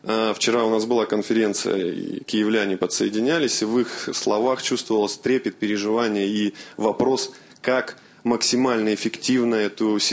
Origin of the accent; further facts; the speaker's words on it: Yaroslavl, Yaroslavl Oblast, Russia; Я из Ярославля.